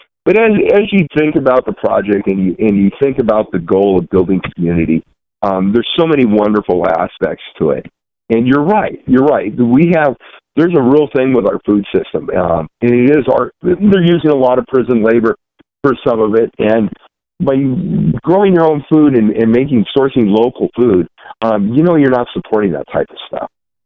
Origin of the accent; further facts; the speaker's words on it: California, United States; now in Tacoma, United States; I'm not from here. I'm from California, but I came up here in 98